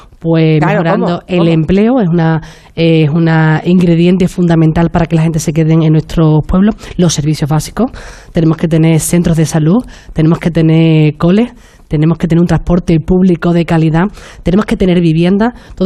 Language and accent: Spanish; San Bartolomé de la Torre, Andalusia, Spain; que también es de mi pueblo, de San Bartolomé de la Torre.